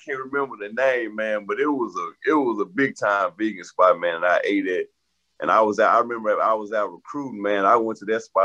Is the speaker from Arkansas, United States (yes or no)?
yes; Little Rock, Arkansas, United States; But, you know, me, I'm from Arkansas, I'm from Little Rock, so, you know, I'm going to tackle the state hard when it comes to their recruiting. I love my state, I love my city